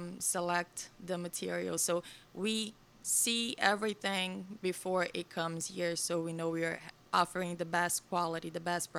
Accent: Minas Gerais, Brazil; I'm also Brazilian, from Minas Gerais.

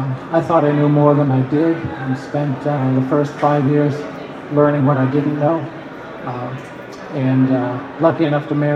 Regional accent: Nantucket, Massachusetts, United States; now in Charleston, United States; Where I grew up on Nantucket, you would build a $1 million house for a client

